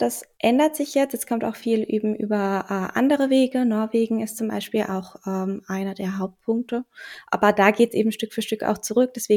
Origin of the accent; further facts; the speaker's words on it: Baden-Württemberg, Germany; Ich bin in Karlsruhe. Ich komme aus der Nähe von Karlsruhe.